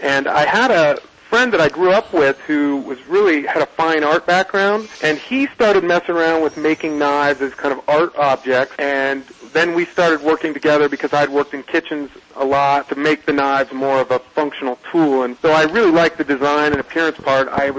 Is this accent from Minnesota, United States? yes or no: no; Columbus, Ohio, United States; now in Jackson Hole, United States; I grew up in Columbus, Ohio, and moved to Jackson Hole, Wyoming when I finished college.